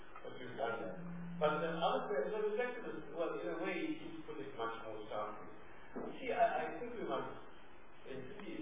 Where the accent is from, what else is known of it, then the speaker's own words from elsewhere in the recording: South Africa; No, I'm not here as an Indian, I'm here as a South African, as a soldier.